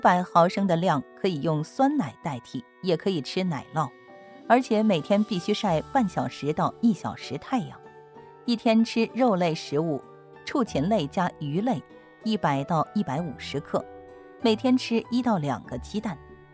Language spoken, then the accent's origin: Chinese; China; 咱们是中国人，吃的是中国饭